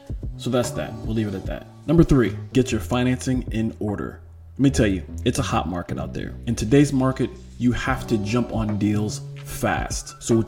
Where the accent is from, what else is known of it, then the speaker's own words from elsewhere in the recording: Waterbury, Connecticut, United States; also born or lived in Meriden; now in New Haven, United States; New Haven County is where I know more about, because once again, that's where I'm born and raised. And you know what? We'll drill it down even more. I was born and raised in Waterbury